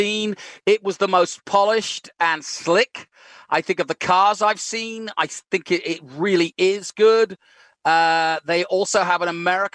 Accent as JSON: {"language": "English", "region": "England", "country": "United Kingdom", "tie": "born or raised there", "said": "but I grew up in England."}